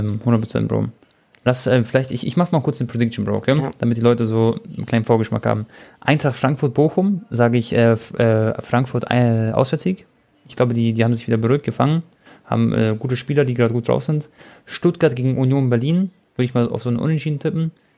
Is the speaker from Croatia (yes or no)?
yes; Croatia; ich bin Kroate